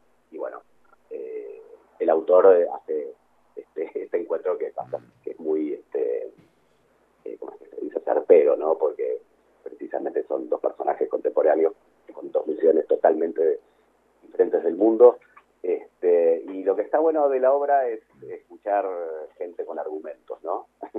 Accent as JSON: {"language": "Spanish", "town": "González Chávez", "region": "Buenos Aires Province", "country": "Argentina", "said": "yo me fui de González Chávez a estudiar informática, imagínate"}